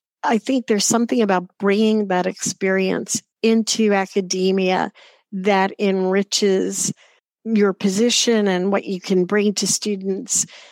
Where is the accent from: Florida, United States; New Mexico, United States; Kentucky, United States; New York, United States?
New York, United States; New York City; I grew up in New York City, so I had a lot of exposure to theater as a young person.